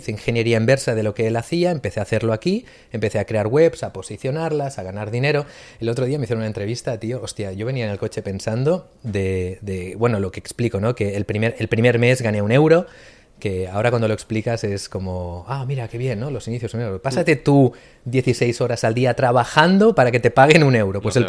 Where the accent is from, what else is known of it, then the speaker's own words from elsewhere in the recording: Barcelona, Catalonia, Spain; born there; yo vengo de una familia humilde. Yo nací aquí en Barcelona, en el barrio del Buen Pastor, bueno, a caballo entre Buen Pastor y San Andreu.